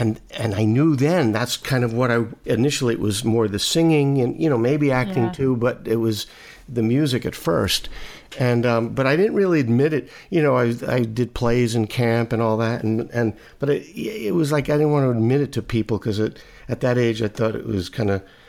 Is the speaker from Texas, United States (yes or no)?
no; Brooklyn, New York, United States; I grew up in Brooklyn, and so in the New York area it was on.